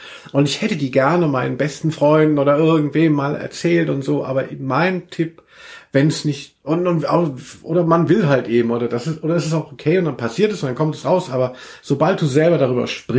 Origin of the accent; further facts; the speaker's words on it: Southern Germany, Germany; now in Köln, Germany; ich komme eigentlich aus Süddeutschland.